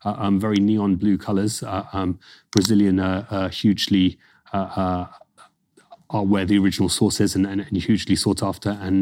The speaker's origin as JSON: {"language": "English", "town": "Jaipur", "region": "Rajasthan", "country": "India", "said": "We come from Jaipur."}